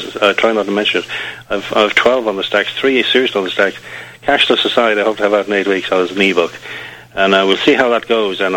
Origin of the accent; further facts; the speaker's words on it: Dublin, Leinster, Ireland; I'm from Dublin, Ireland. I'm from the Republic of Ireland, which is a sovereign, independent country.